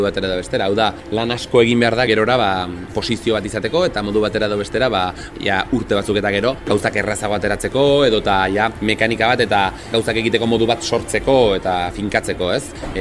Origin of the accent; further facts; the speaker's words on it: Navarre, Spain; musikari nafarra naiz